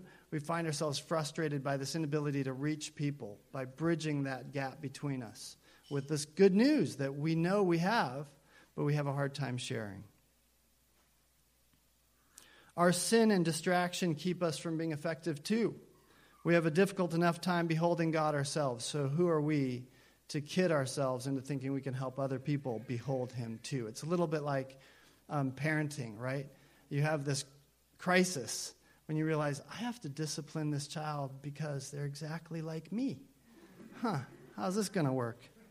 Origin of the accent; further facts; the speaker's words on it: Idaho, United States; also born or lived in Tucson, Arizona; somewhere in Idaho, where you realize, I think I passed something just now. I think it was a town. We moved from Tucson, Arizona